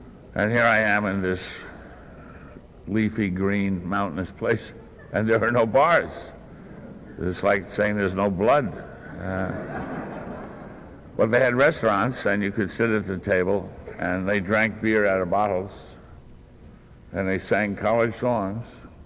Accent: New York City, New York, United States; raised, and grew up, or at least I got a little taller, in one of the neighborhoods in New York City. I'm from the Bronx. You would not know that from the way I speak. Sound like a radio announcer, don't I? I grew up in an Irish neighborhood

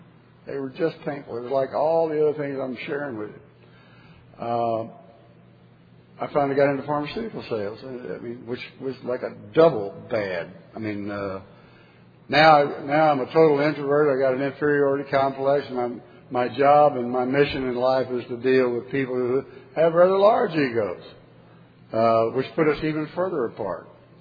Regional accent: Oklahoma City, Oklahoma, United States; I grew up outside in Oklahoma City.

